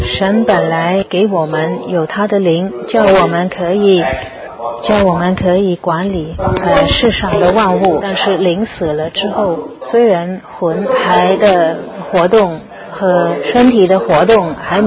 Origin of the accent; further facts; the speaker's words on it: Guangdong, China; 我们广东人会说是泥，是洗很多老泥